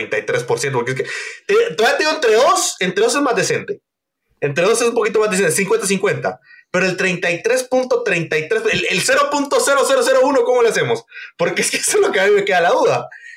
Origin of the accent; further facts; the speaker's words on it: Guatemala; es importante que nosotros como chapines tampoco le quitemos el título